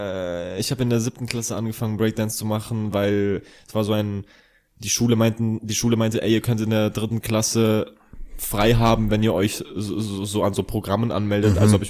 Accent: Ingolstadt, Bavaria, Germany; Ja, ich komme aus Ingolstadt.

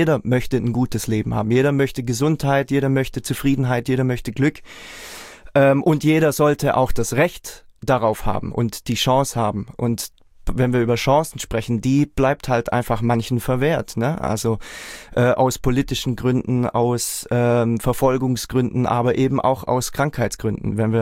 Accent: Reutlingen, Baden-Württemberg, Germany; ich komme aus Reutlingen, mein Bruder aus Tübingen.

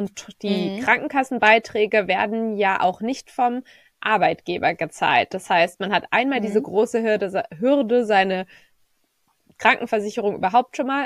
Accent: Germany

